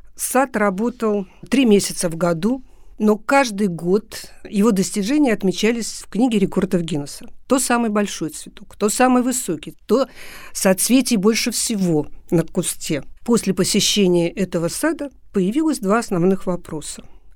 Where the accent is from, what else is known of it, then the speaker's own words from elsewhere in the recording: Saint Petersburg, Russia; Я ленинградка, и поэтому все, что связано с нашим городом, мне интересно и дорого.